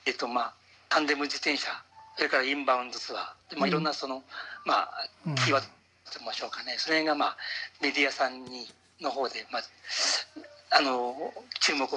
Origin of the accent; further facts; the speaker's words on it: Miyazaki, Japan; あの私は出身は宮崎市なんですけど